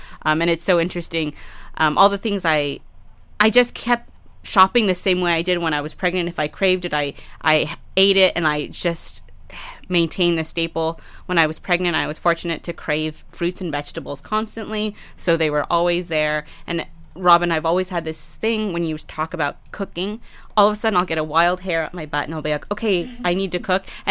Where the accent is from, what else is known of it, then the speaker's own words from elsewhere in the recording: Philippines; I'm Filipino